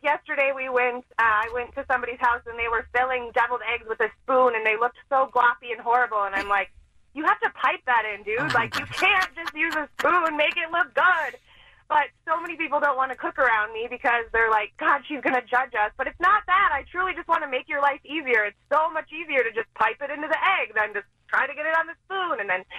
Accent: Minnesota, United States; I just wanted to tell John that I'm exactly like him. I am from a small town. I'm from Minnesota, like him.

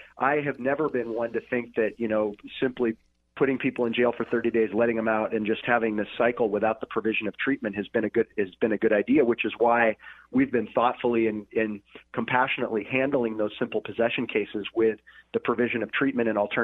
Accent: Washington, United States; You know, I'm from Snohomish County. I'm representing Snohomish County, so I'm not going to comment on that.

